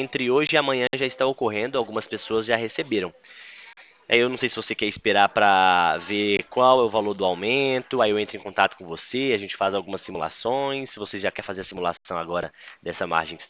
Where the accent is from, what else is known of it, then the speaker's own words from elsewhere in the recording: São Paulo, Brazil; Eu sou do interior de São Paulo.